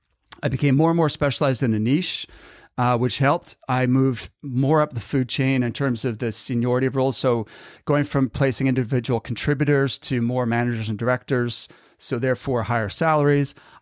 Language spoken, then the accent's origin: English; Halifax, Nova Scotia, Canada; who actually knew from my hometown in Halifax